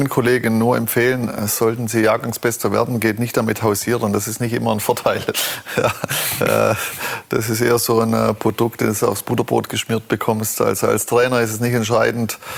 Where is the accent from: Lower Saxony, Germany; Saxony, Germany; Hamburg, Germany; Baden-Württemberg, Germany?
Baden-Württemberg, Germany; ich komme aus Württemberg, also rund um Stuttgart